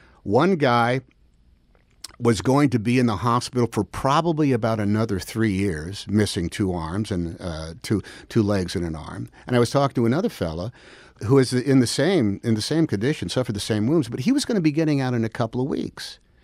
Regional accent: Alameda, California, United States; when I was a kid, I grew up in Alameda, California. I spent a lot of years there

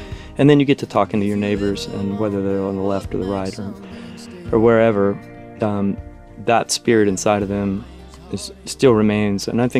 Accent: Texas, United States; Yeah. I'm from the Texas Panhandle.

